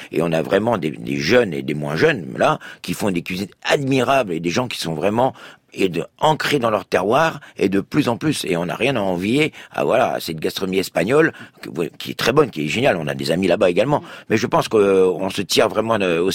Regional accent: Brittany, France; moi, je suis breton, donc on a des cochons celtiques

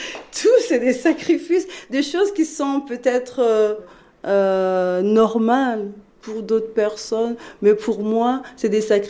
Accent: Republic of the Congo; French is a second language; moved away as an adult; je suis née au Congo, j'ai grandi au Congo. Quand je suis venue ici, je n'ai pas eu le temps d'aller me former

